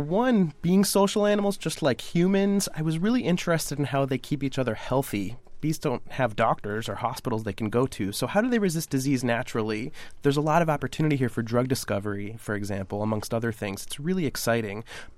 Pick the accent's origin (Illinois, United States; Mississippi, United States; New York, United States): New York, United States; Manhattan; born there; I was born in Manhattan, and my parents are educators.